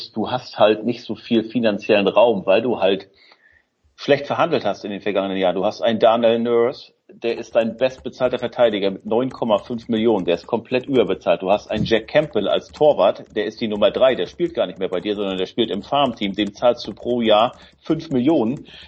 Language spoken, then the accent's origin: German; Cologne, North Rhine-Westphalia, Germany; Weißt du, wie groß die Freude bei mir als Kölner darüber ist?